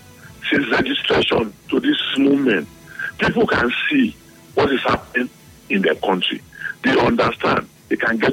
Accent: Kabba, Kogi, Nigeria; I am from Kaba, in Kaba Bono local government.

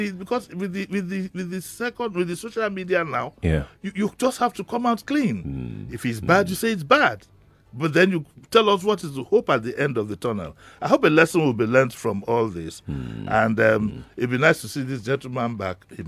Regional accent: Nigeria; I'm sorry to say I'm a Nigerian, so I'm sorry, but that's what it is.

